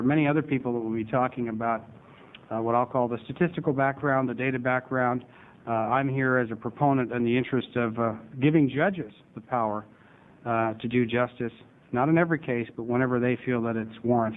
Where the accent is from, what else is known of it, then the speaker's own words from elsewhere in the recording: Salem, Oregon, United States; from Salem.